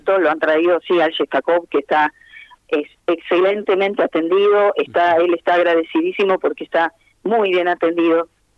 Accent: San Fernando, Buenos Aires Province, Argentina; yo soy de San Fernando, de zona norte de la provincia de Buenos Aires.

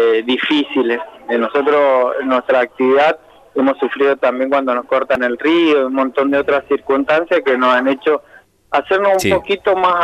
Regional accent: Argentina; Somos argentinos.

